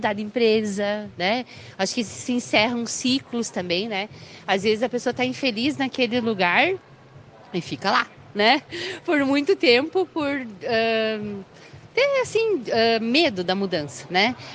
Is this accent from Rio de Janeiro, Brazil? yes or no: no; Soledade, Rio Grande do Sul, Brazil; E eu sou natural de Soledade